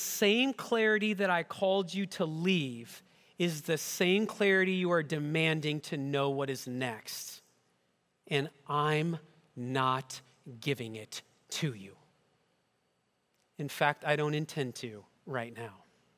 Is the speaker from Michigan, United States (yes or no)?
yes; Michigan, United States; moved away as an adult; My family and I came from West Michigan.